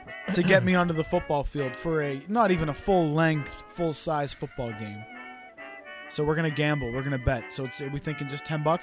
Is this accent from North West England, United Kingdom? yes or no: no; Wales, United Kingdom; both my parents were born in Wales. I was born in Wales.